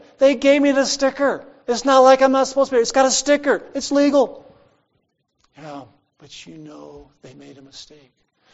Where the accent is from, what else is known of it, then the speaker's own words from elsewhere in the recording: United States; And that sure cuts across my grain as an American.